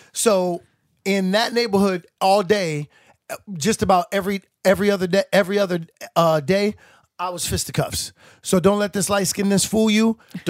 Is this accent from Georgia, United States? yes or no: no; Brooklyn, New York, United States; Bushwick.